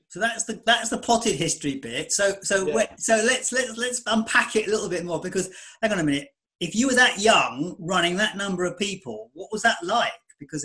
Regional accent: London, United Kingdom; now in Scotland; I'm a Brit. You see, I've complexity. I am a Londoner living in Scotland.

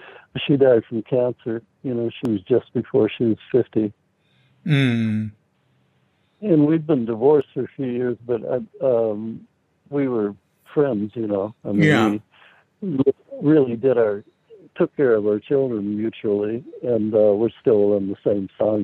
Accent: Long Beach, California, United States; also born or lived in Virginia; Virginia originally, and then Long Beach, California.

